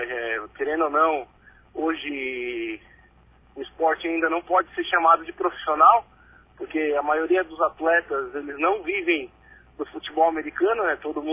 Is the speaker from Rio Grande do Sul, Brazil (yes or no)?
no; Cocal do Sul, Santa Catarina, Brazil; sou daqui de São Cocal